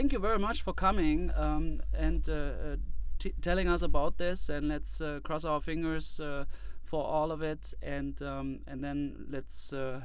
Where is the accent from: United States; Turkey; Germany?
Germany; English is a second language; I'm from Germany